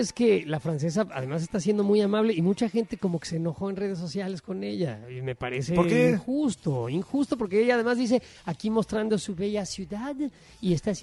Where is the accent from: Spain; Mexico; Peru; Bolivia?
Mexico; Mexico City; now in Chicago, United States; yo nací en la Ciudad de México, viví muchísimos años en la Ciudad de México, ahora vivo en Chicago